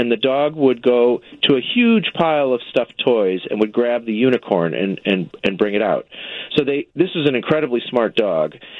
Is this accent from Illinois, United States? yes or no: yes; Deerfield, Illinois, United States; I went to Northwestern, and I went to graduate school at the University of Chicago. I grew up in Deerfield.